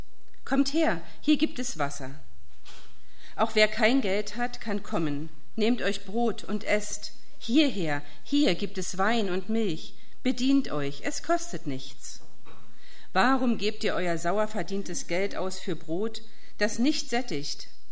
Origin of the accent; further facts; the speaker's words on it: East Germany, Germany; Ich kenne es gut aus meiner Kindheit in der DDR, da gab es so Schlangen.